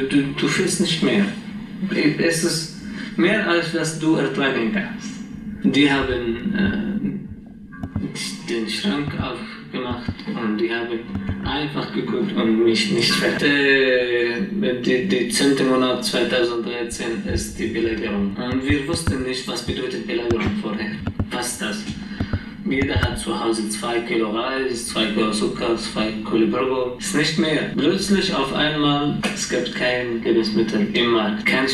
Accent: Douma, Rif Dimashq, Syria; German is a second language; Das war 17. März 2011 und die erste Demonstration bei uns in Duma war 25. März.

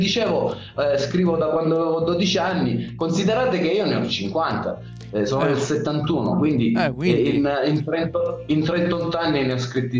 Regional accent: Barcellona Pozzo di Gotto, Sicily, Italy; sono stati gli spagnoli a chiamare questa, il mio paese Barcellona, come Barcellona di Spagna, perché appunto era colonizzata dagli spagnoli

